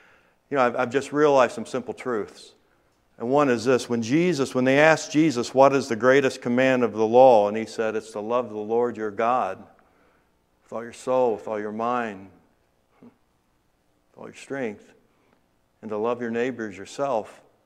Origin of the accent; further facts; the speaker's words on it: Fort Wayne, Indiana, United States; I'm a pastor from Fort Wayne, Indiana, and I have retired last year in July of 2020.